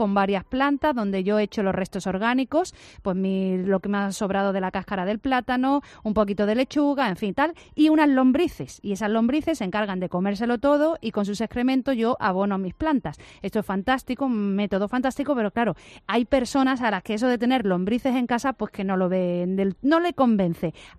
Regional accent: Álora, Andalusia, Spain; Bueno, es que yo soy de Álora, doctor

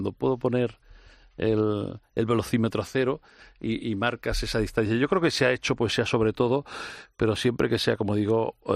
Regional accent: Castile, Spain; Y eso que, bueno, mi pueblo era un pueblo grande, donde tenía instituto incluso, que eso no es muy habitual en los pueblos de Castilla.

